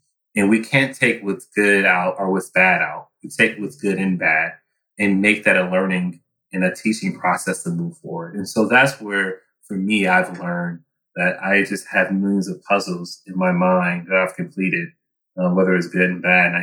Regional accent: Oakland, California, United States; my older sister and I, we grew up very beginning in West Oakland, California, Acorn Projects. So basically government housing.

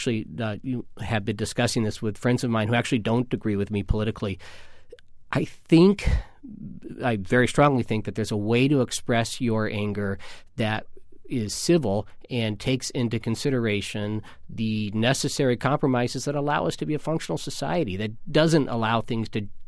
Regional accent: Midwest, United States; I was not a Reagan fan, and I grew up in the Midwest, so Reagan was very popular.

